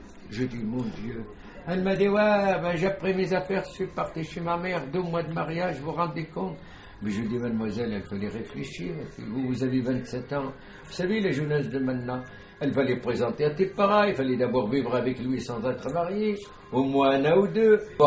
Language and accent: French; Khenchela, Khenchela Province, Algeria; French is a second language; Moi, j'ai une ville, pas Constantine, 100 km de Constantine. C'est une ville que vous ne connaissez pas, elle s'appelle Kinshla.